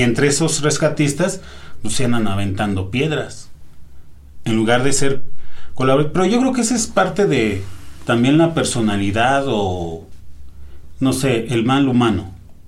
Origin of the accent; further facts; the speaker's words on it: Mexico; porque así somos los mexicanos, por patear un perro ya se siente muy fregón